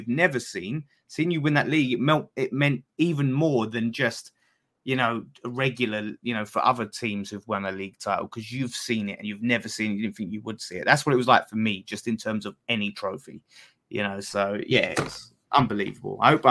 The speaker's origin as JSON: {"language": "English", "town": "Stratford", "region": "London", "country": "United Kingdom", "tie": "born or raised there", "said": "growing up in East London, growing up around that Stratford area"}